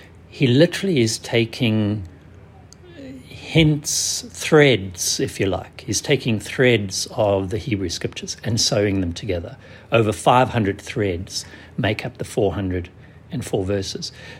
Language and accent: English; South Africa; I come from South Africa